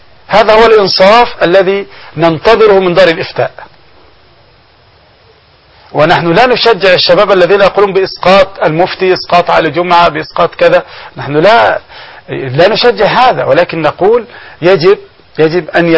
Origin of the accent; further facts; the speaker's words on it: Egypt; نحن عندنا في مصر